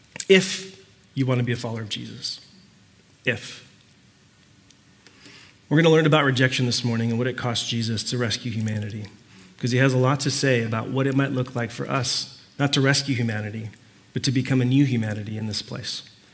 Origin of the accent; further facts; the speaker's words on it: Puerto Rico; now in United States; I grew up Puerto Rican. I grew up in Puerto Rico. I haven't changed that. I've been here for so long that I suppose I don't feel that way, or I don't come off that way, but I'm actually an islander, and I was born in Puerto Rico